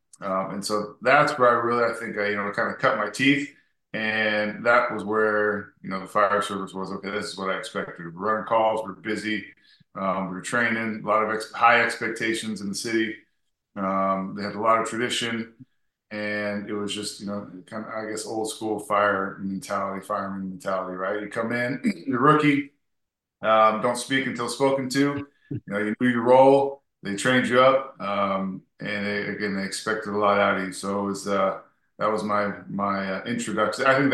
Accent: Huntington Beach, California, United States; And me growing up in Huntington Beach in California, I very much wanted to be by the water and on a coast.

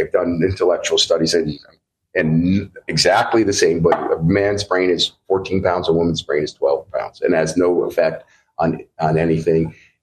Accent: Northeast, United States; really started off in hockey because I'm from the Northeast at the age 3 and a half

